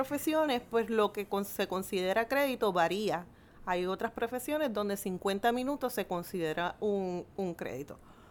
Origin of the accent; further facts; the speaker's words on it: Juana Díaz, Puerto Rico; yo que soy de Juana Díaz siempre hago el planteamiento